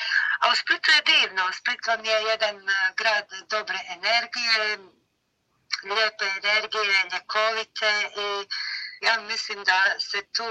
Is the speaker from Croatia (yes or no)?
no; Federation of Bosnia and Herzegovina, Bosnia & Herzegovina; born there; Kako sam rođena blizu Međugorja i od prvog dana mi smo čuli